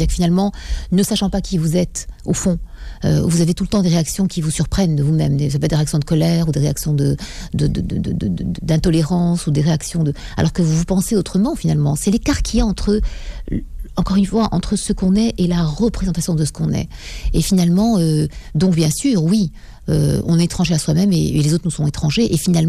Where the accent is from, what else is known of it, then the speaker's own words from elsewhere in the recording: Morocco; Je viens du Maroc en plus, où c'est pas un pays en guerre